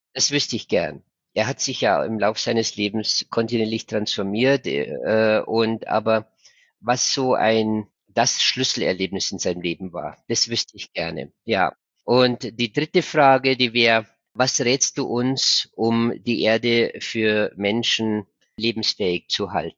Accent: Munich, Bavaria, Germany; Ich bin 2 Blöcke weiter aufgewachsen im Münchner Schlachthofviertel, ja, südlich von der Theresienwiese.

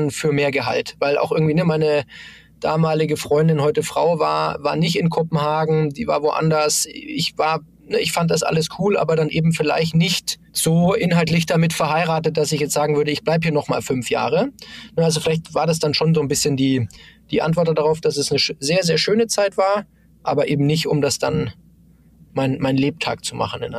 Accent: Augsburg, Bavaria, Germany; Aber also ich komme aus Augsburg

